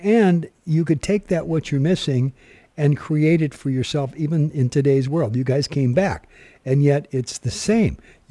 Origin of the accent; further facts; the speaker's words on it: Los Angeles, California, United States; also born or lived in Fairbanks, Alaska; When I first went up there, I was brought up in Los Angeles, fast-paced business, yada, yada.